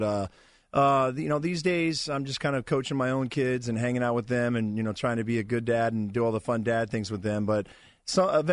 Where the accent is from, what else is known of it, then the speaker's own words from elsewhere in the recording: Maryland, United States; now in Colorado, United States; I grew up in Anne Arundel County. I love getting back here